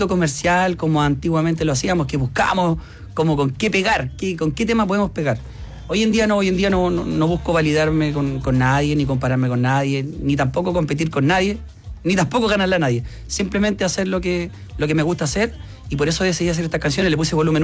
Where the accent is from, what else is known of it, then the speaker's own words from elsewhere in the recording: Quinta Normal, Santiago Metropolitan Region, Chile; now in Lampa, Chile; Hoy en día resido en la comuna de Lampa, pero fui nacido y criado en Quinta Normal.